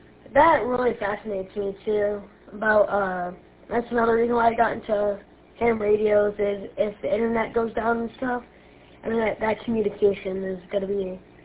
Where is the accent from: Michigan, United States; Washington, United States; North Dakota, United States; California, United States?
Michigan, United States; I said the yes, I am from Lapeer County.